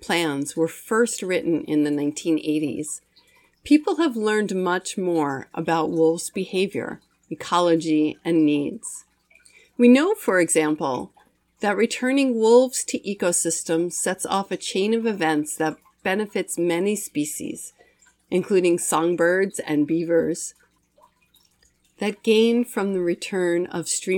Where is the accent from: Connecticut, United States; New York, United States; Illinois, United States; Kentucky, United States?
New York, United States; Meanwhile, in my home state of New York, wolves were eradicated by hunters in the late 1800s